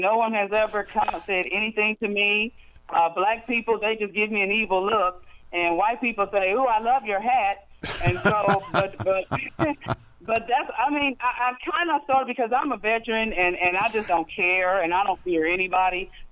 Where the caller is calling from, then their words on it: Nashville, Tennessee, United States; Well, I'm calling from Nashville, and, you know, we just came through a tornado, and now we have this.